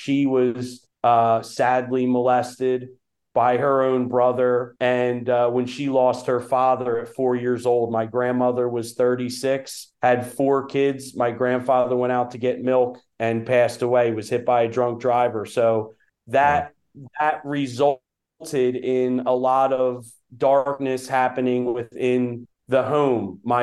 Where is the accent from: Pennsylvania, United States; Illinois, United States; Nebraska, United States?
Pennsylvania, United States; Schwenksville; Well, actually, Schwenksville is my hometown, a place where I grew up in, sadly, a very dark, broken home.